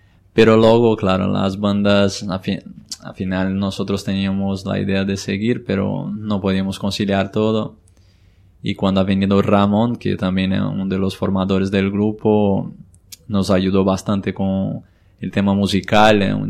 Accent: Brazil; Spanish is a second language; moved away; desde que salí de mi país, que soy brasileño

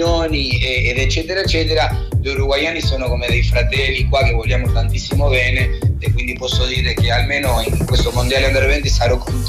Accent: Bari, Apulia, Italy; ma sono anche io, sono cresciuto a Bari

